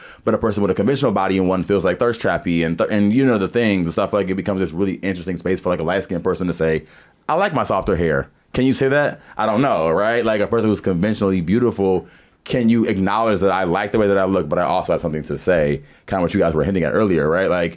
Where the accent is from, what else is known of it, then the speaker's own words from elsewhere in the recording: the South, United States; because I grew up in the South. I was darker skinned comparison to the people in my school system